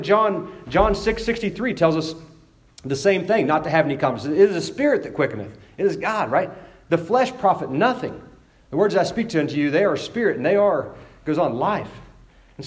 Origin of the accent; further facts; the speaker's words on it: West Virginia, United States; and I'm from West Virginia, so this is in West Virginia talk, all right?